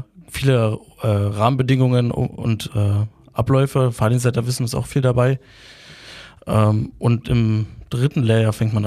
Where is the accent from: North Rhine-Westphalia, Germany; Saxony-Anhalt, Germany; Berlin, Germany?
Berlin, Germany; Ich bin auch Berliner